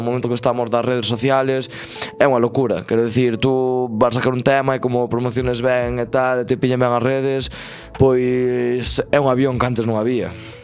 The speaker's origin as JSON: {"language": "Galician", "town": "Xinzo de Limia", "region": "Galicia", "country": "Spain", "said": "eu son de Xinzo, pero meus pais son de Perrelos e de Folgoso, que son dous pueblos do concello de Sarreaus, que xusto están separados polo monte."}